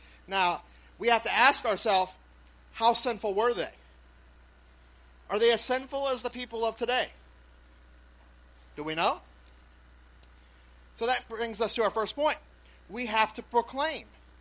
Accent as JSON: {"language": "English", "town": "New Orleans", "region": "Louisiana", "country": "United States", "said": "Now, I'm from New Orleans, so that's a lot for me, right?"}